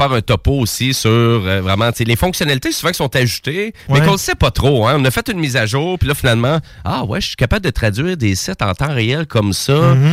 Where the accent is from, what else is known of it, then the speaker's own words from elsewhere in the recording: Quebec, Canada; accent: Québécois; avec mon petit accent québécois